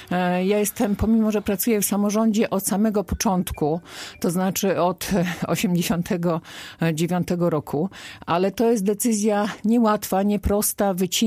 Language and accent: Polish; Trzebiechów, Lubusz Voivodeship, Poland; zresztą się urodziłam w Trzebiechowie, mieszkam całe życie w Trzebiechowie